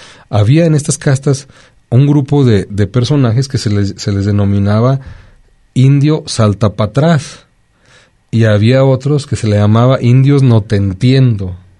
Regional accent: Mexico; cada uno de nosotros como mexicanos amalgamamos todos los grupos raciales

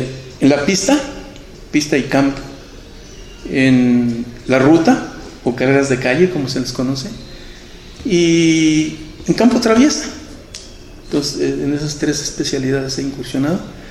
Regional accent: Colotlán, Jalisco, Mexico; Mi proyecto aquí en Colotlán, porque era mi sueño, yo hacer algo en mi pueblo

